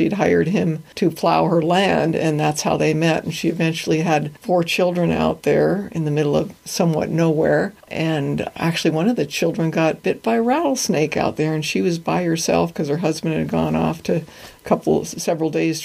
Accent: Billings, Montana, United States; And I grew up in Billings, right against the Yellowstone River.

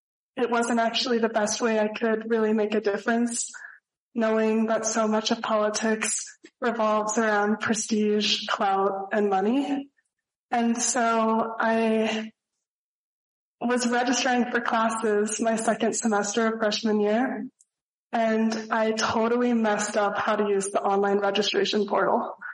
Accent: Bozeman, Montana, United States; I'm from Bozeman, Montana.

